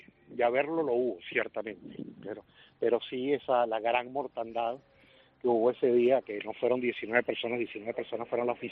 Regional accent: Venezuela; now in Spain; me siente tanto como venezolano, del recuerdo de ese día infausto, y me duele como español que venga gente de esa calaña para acá

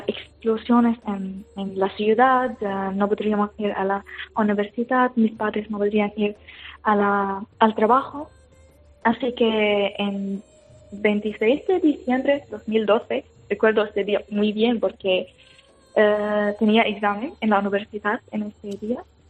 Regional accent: Homs, Homs Governorate, Syria; Spanish is a second language; moved away as an adult; now in Spain; Nací en Siria, en Homs. En una ciudad, está en el centro de Siria, se llama Homs. Y viví allí toda mi vida. Toda mi vida. Hasta que he venido aquí a España en el 2016.

